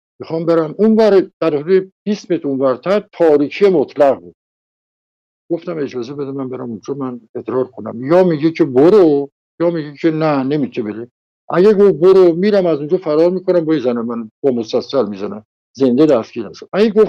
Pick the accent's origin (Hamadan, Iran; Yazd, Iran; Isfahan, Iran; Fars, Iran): Fars, Iran; Shiraz; من تو شیراز بزرگ شدم،